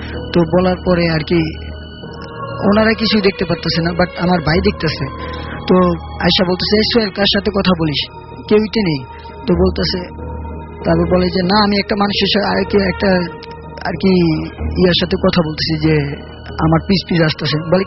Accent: Bhola, Barisal Division, Bangladesh; আমি ভোলা থেকে এসেছি।

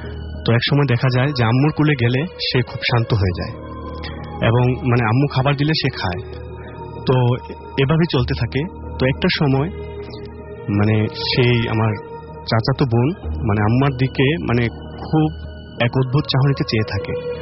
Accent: Narsingdi, Dhaka Division, Bangladesh; And আমি এসেছি নরসিংদী হাজিপুর থেকে।

